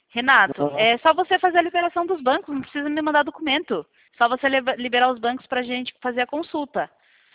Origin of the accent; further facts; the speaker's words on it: Sorocaba, São Paulo, Brazil; Eu sou de Sorocaba.